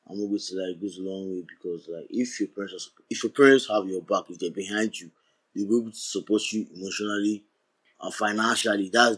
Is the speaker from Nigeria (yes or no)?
yes; Nigeria; I'm Nigerian.